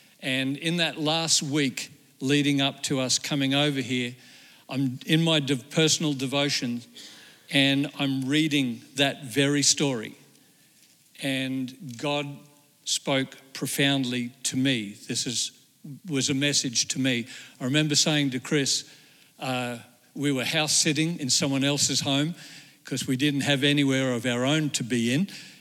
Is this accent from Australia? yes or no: yes; Australia; you're kind of like wondering as an Australian, are they going to let us in?